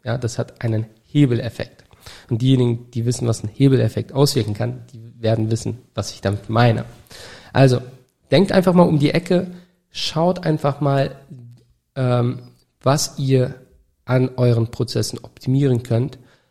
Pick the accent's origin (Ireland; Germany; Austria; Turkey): Turkey; Fällt mir gerade nicht ein als Türke.